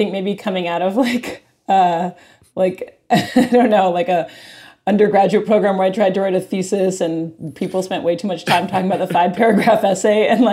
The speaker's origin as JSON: {"language": "English", "town": "Cambridge", "region": "Massachusetts", "country": "United States", "tie": "born or raised there", "said": "I grew up in Cambridge, Massachusetts. That was just what was in the water."}